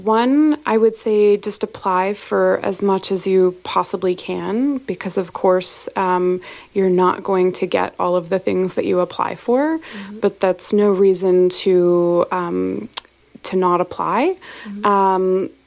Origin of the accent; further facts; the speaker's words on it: Calgary, Alberta, Canada; now in Nova Scotia, Canada; So I'm from Calgary, as you mentioned. I think, you know, being distanced and being in Nova Scotia has really come to teach me how much I love the Rocky Mountains of Alberta.